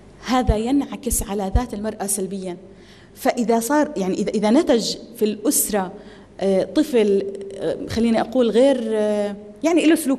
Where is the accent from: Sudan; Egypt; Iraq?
Egypt; كما هي الحال عندنا في مصر.